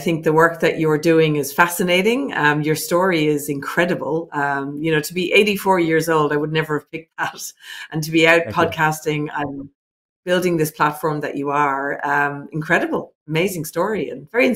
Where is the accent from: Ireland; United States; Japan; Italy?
Ireland; I was brought up in Ireland, a small country where there was only 4 million people. And my cousins and my family all lived within 10 minutes of me